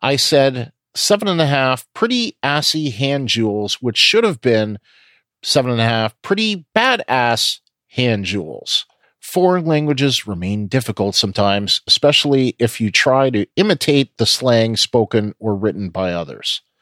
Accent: Canada; I'm French Canadian, and you probably know French better than I do.

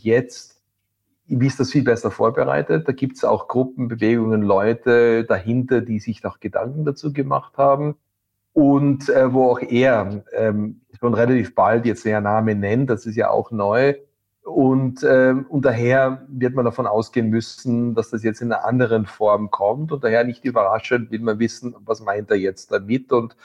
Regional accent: United States; German is a second language; ich bin ja selber Amerikaner, wähle in den USA und wähle in einem Swing State

